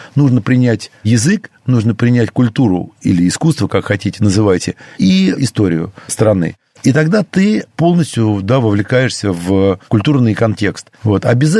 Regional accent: Moscow, Russia; born there; Я русский человек совершенно. Я родился в Москве, я полтора слова по-армянски знаю.

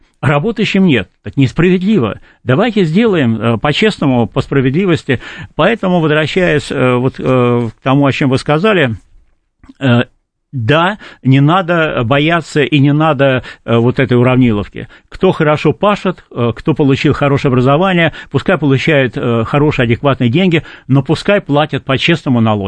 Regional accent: Saint Petersburg, Russia; мой родной город Санкт-Петербург

